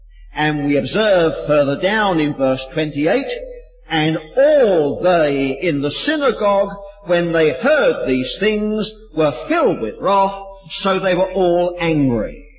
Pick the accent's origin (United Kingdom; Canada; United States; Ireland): United Kingdom; London; I come from London. Not London, Ontario, but its big brother, London, England. I live just a few miles north, northeast of London. Most of my working life was spent in the city of London, in the old Roman Square Mile.